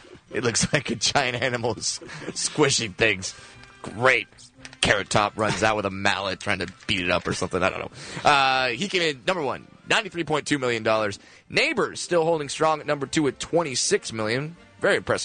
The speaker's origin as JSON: {"language": "English", "region": "California", "country": "United States", "tie": "born or raised there", "said": "Going big for my hometown, Orange County."}